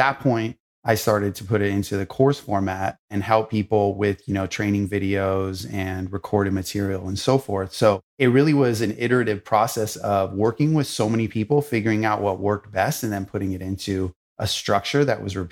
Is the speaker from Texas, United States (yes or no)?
no; Los Angeles, California, United States; So, I grew up in Hollywood in Los Angeles.